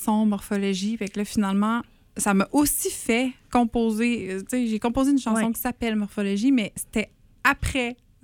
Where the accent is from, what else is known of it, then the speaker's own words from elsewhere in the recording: Sherbrooke, Quebec, Canada; Je viens de Sherbrooke.